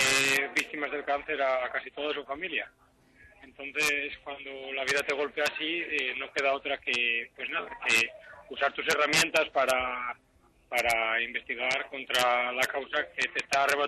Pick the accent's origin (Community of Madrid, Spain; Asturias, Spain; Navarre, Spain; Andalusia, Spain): Asturias, Spain; Sí, yo soy asturiano